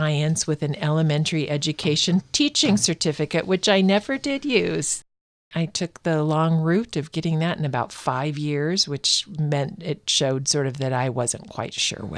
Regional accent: Auburn, United States; I grew up in Auburn, which is not far.

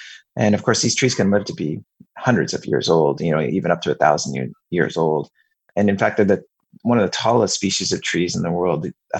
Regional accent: Whidbey Island, Washington, United States; I grew up partly on Southwest Whidbey Island

